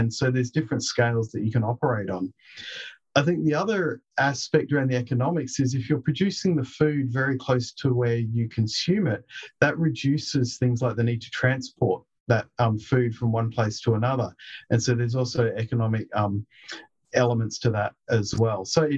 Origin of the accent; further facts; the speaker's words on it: Adelaide, South Australia, Australia; growing up in Adelaide in the 1980s